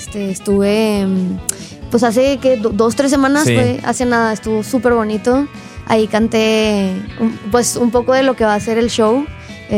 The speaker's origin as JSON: {"language": "Spanish", "town": "Monterrey", "region": "Nuevo León", "country": "Mexico", "said": "Soy de Monterrey."}